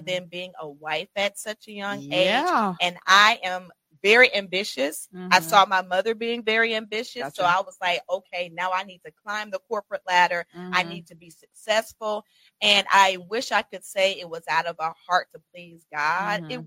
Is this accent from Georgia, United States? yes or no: yes; Marietta, Georgia, United States; I'm from Marietta, Georgia. Homegrown, still live in Cobb County. Product of a single parent household, raised by my mother, who I love dearly.